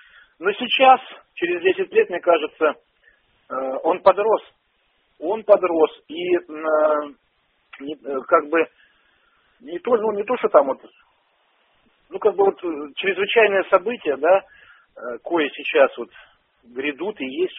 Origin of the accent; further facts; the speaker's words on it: Crimea, Ukraine; Я, кстати, сам с Крыма родом.